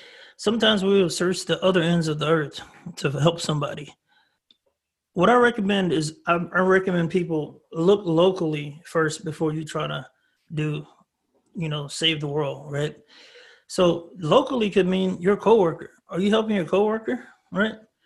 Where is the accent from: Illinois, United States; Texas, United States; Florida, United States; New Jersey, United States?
Texas, United States; Waco; Steve Martin was born in my hometown. Steve Martin, I'm from Waco, Texas.